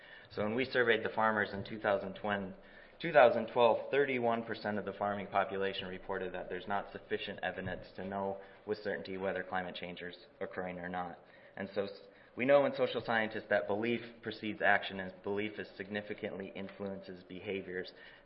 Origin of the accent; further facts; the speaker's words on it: Minnesota, United States; I'm very happy to be here in my home state of Minnesota